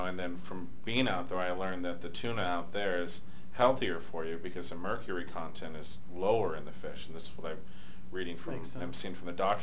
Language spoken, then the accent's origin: English; Pacific Northwest, United States; And growing up on the West Coast, that's in the Northwest, from San Francisco to Seattle, that's what it's all about.